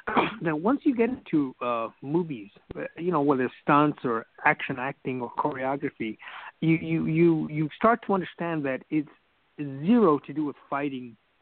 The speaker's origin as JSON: {"language": "English", "region": "California", "country": "United States", "tie": "born or raised there", "said": "I grew up in a city southeast of Los Angeles. And, and there was a lot of gangs and, you know, Latino gangs at that time."}